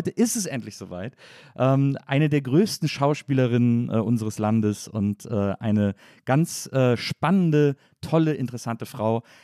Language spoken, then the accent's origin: German; North Rhine-Westphalia, Germany; Ich komme aus dem Kölner Raum